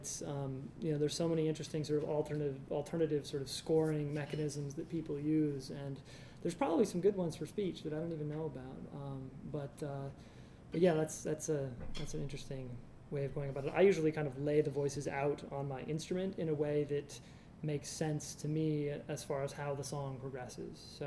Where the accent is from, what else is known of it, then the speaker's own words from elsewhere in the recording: Boston, Massachusetts, United States; I mean, I'm from Boston, so it's not that cold to walk outside around here